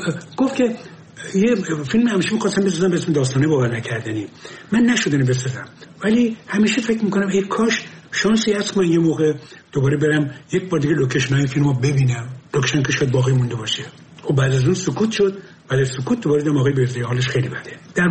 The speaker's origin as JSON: {"language": "Persian", "town": "Abadan", "region": "Khuzestan", "country": "Iran", "tie": "born or raised there", "said": "من بچه آبادانم. آبادان نزدیک تیارا میارا اینا بر بیرون بود."}